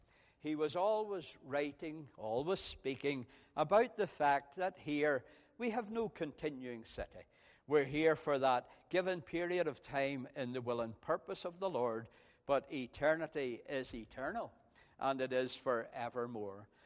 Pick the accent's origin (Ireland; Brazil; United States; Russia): Ireland; and of course he was a Scot, and even as an Irishman, I had to look in to see exactly what was meant by a raveled hisp.